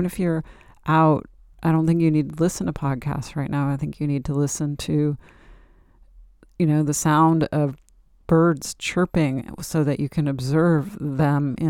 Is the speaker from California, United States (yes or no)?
yes; California, United States; I'm a Californian.